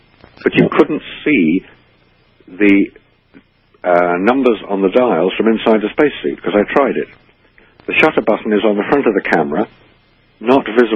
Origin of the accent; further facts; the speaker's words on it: United Kingdom; maybe it's because I'm British